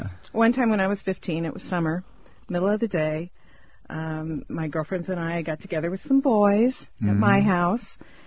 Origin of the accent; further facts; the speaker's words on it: Seattle, Washington, United States; I'm from Seattle.